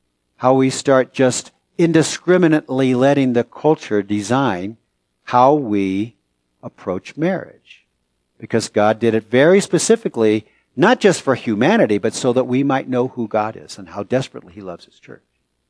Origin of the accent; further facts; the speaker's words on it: San Francisco, California, United States; I grew up in San Francisco area. I don't think I bumped into a sheep until I was about 18 years old.